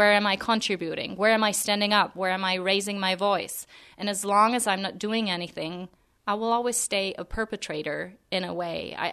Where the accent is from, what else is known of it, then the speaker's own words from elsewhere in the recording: Germany; English is a second language; I'm from Germany. My father's parents, my grandparents, were Nazis.